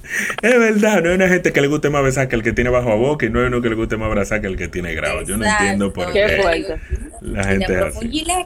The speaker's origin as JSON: {"language": "Spanish", "country": "Dominican Republic", "said": "Sorry, somos dominicanos, nos gusta cruzón del vecino y coger azúcar y tomar café con el vecino"}